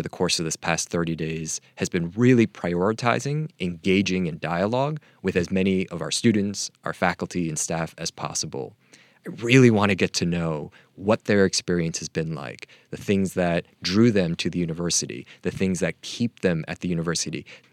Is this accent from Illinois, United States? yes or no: no; Manhattan, New York, United States; I grew up in Manhattan, and I was an undergraduate on September 11th, 2001, and that's kind of what took me in that path.